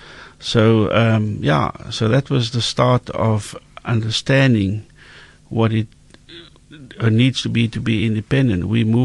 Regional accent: Cape Town, Western Cape, South Africa; born there; I was born in District 6 in a street called St. Philip Street.

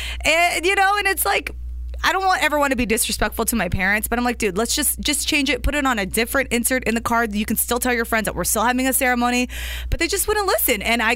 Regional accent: United States; born there; I come from Vietnamese Catholic parents. I'm first generation born here in America.

